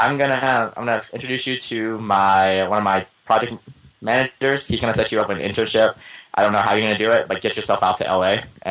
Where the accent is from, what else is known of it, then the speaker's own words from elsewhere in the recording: Atlanta, Georgia, United States; So I am Vietnamese American, but the community I grew up in, remember I told you it's pretty much one of the poorest areas of Atlanta.